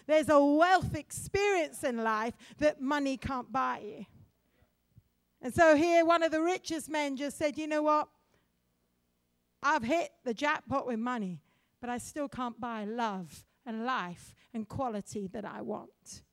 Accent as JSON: {"language": "English", "town": "Oxford", "region": "South East England", "country": "United Kingdom", "said": "I come from Oxford. Oxford is maybe one of those capitals of intellectual whatever."}